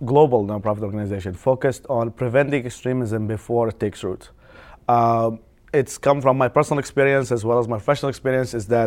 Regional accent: Iraq; And I grew up in Iraq

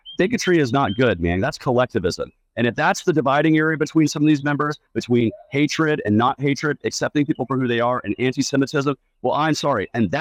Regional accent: Georgia, United States; Georgia. We need to have a presidential candidate to get over a certain amount, or we lose that in my home state.

